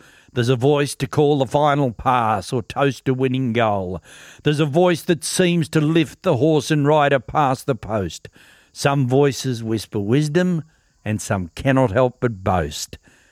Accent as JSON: {"language": "English", "town": "Warwick", "region": "Queensland", "country": "Australia", "tie": "born or raised there", "said": "I grew up in Warwick. We moved into town after the dam was completed. And I went to Central State School, Warwick State High School, had no real plans for life."}